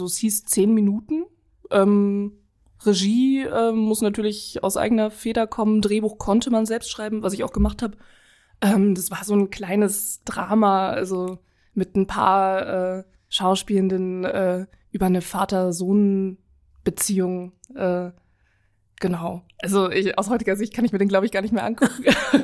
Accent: Saarland, Germany; Ja, also ich bin in Saarbrücken geboren, aber auf dem Kaff nördlich davon aufgewachsen.

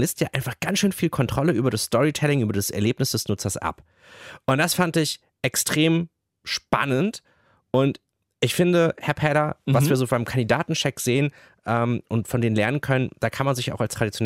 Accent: Rhineland, Germany; als ich jetzt hier als Rheinländer

